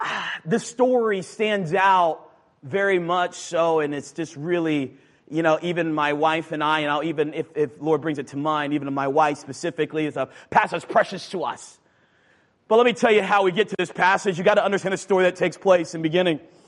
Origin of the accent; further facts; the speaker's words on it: North Carolina, United States; I mean, come on, I'm from North Carolina. We don't even do that in North Carolina, bro.